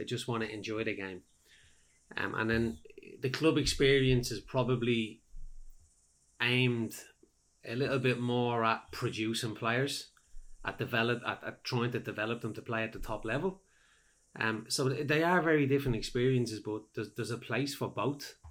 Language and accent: English; Dublin, Leinster, Ireland; When I grew up in Dublin